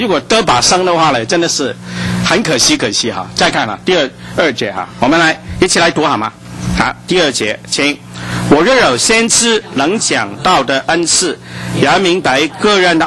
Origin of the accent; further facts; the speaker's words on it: China; 我们中国人说哈、啊，讲是天下无敌嘛